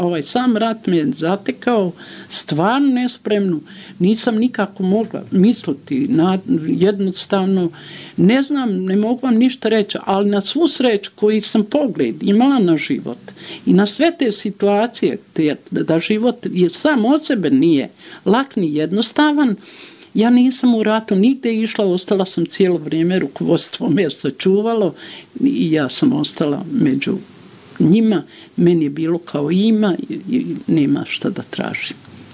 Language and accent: Serbian; Banja Luka, Republika Srpska, Bosnia & Herzegovina; Kako sam rođena u Banja Luci, ja sam preživjela i te katastrofe